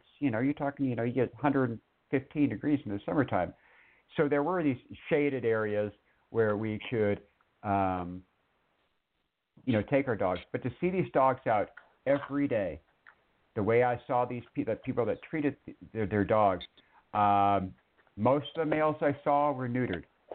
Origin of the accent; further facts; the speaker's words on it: California, United States; moved away as an adult; now in Mesa, United States; I was born and raised in California, real quick, and I moved to Arizona in 2013, 2014 to Mesa.